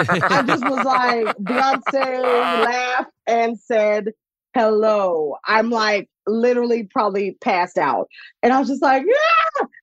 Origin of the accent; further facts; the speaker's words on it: New Jersey, United States; I'm from Jersey, so I think maybe this is just a Jersey thing.